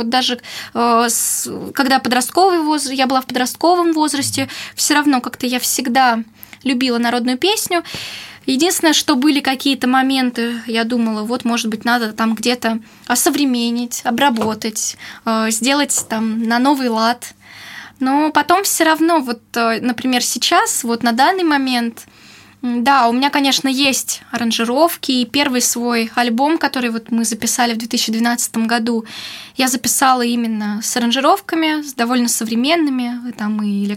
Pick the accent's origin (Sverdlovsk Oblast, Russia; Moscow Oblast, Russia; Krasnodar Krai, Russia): Moscow Oblast, Russia; Yegoryevsk; в Егорьевске, это город, откуда я родом, Московская область.